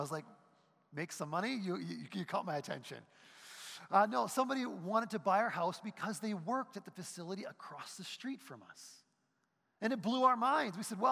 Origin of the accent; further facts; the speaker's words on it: New Brunswick, Canada; You know, I'm from New Brunswick. I'm from the East Coast.